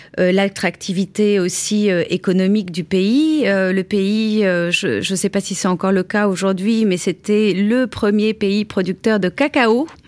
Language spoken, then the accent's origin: French; France; peut-être encore plus en tant que Français vu qu'on parle la langue